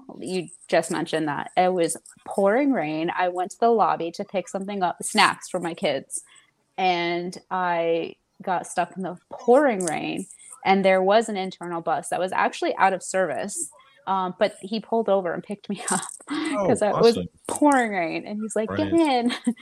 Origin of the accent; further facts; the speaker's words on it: California, United States; That's my childhood favorite, but that's because I grew up in California, and that's my Disneyland answer.